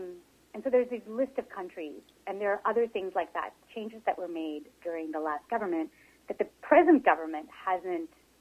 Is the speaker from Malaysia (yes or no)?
no; Pickering, Ontario, Canada; now in St. John's, Canada; Yeah, I grew up in Ontario in Pickering, which is just outside of Toronto.